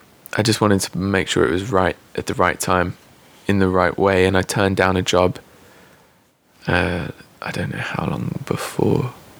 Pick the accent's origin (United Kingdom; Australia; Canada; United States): United Kingdom; Thrapston, East Midlands; Yeah, I grew up in Thrapston, but...